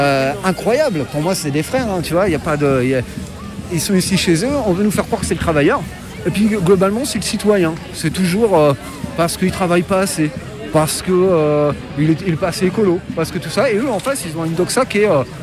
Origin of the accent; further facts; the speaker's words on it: Creil, Hauts-de-France, France; moi je suis né à Creil, je considère depuis longtemps que c'est déjà la banlieue, c'était notre terrain de jeu ici.